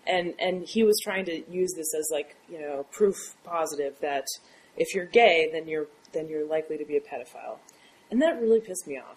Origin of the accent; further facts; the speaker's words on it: the South, United States; I grew up in the South, and, you know, it's all over the place.